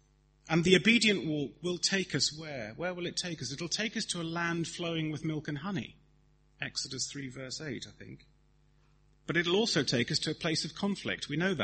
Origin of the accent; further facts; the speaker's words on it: Woking, South East England, United Kingdom; I've never lived on a frontier. I'm from Woking, for goodness sake.